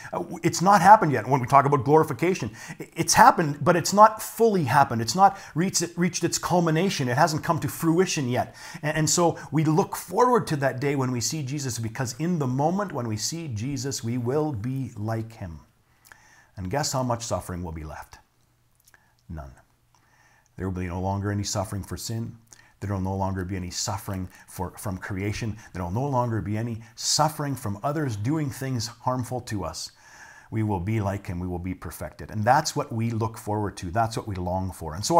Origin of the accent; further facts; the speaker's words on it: Canada; That's maybe because I'm from Canada.